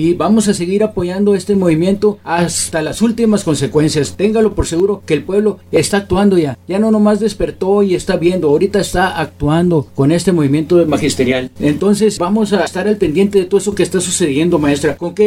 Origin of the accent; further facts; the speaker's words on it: Mexico; porque eso es lo que nosotros somos los mexicanos.